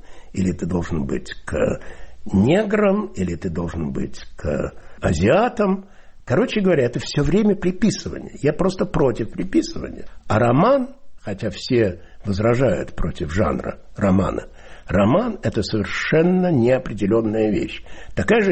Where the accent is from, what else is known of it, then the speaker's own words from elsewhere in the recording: Russia; moved away as an adult; now in London, United Kingdom; И я уехал из России 42 года назад.